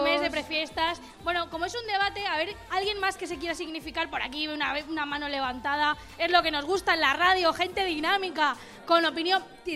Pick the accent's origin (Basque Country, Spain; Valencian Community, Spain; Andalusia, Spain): Valencian Community, Spain; Elche; para mí, que por ejemplo, que soy de Elche